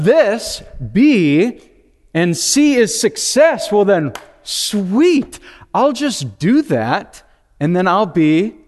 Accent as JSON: {"language": "English", "town": "Green Bay", "region": "Wisconsin", "country": "United States", "tie": "born or raised there", "also_born_or_lived": "Ohio / Missouri / East Africa", "moved": "as an adult", "lives_now": "Dallas, United States", "said": "I was born in Green Bay, Wisconsin, till I was 18 years old. I went to college in Ohio for 4 years, married my sweet wife, whose name is Hannah. We lived in Missouri for 2 years."}